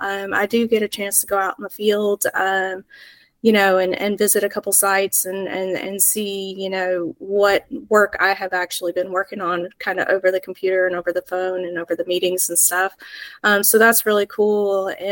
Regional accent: Ste. Genevieve, Missouri, United States; So I grew up actually in Missouri, kind of southeast Missouri, in a small town, St. Genevieve, Missouri. It's about 70 miles south of St. Louis on the Mississippi River there.

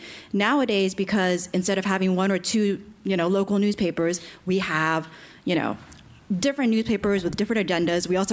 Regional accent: United States; now in London, United Kingdom; I'm an American, I'm here in London, you know, people are way more global.

